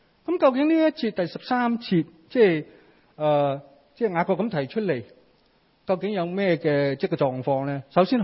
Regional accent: Hong Kong; 那么即是我想对于我们香港人而言呢，即是最熟悉的就是多伦多这块地方

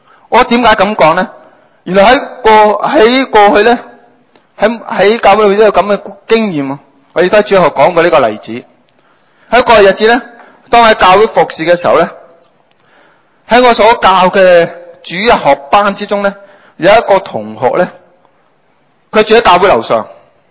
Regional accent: China; 听见我中国人有句说话叫万丈高楼从地起

